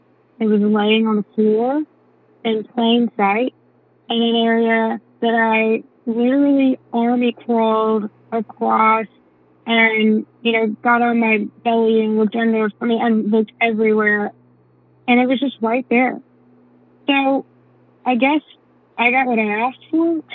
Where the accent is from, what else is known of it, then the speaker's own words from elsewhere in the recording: Decatur, Alabama, United States; now in Birmingham, United States; I live in Birmingham, Alabama. And last weekend, I went back to my hometown, Decatur, Alabama. It's a small town